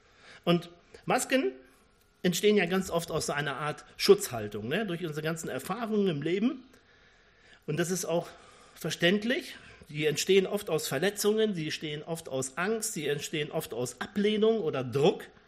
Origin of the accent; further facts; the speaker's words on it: North Rhine-Westphalia, Germany; Aber wir sagen bei uns in Ostwestfalen oft, machen ist wie wollen, nur viel krasser.